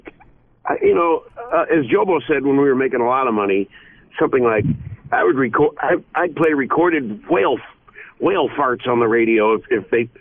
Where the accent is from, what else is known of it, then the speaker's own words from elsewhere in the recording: Chicago, Illinois, United States; And I grew up on the North Side, and my dad worked for WGN-TV doing weather.